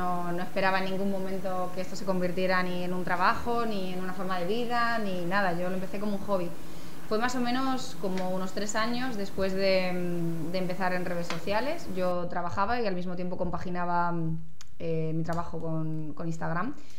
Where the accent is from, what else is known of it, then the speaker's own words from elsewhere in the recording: Marbella, Andalusia, Spain; soy de Marbella, nacida aquí, he vivido aquí toda mi vida, he estudiado aquí, luego me fui fuera, estudié fuera, volví.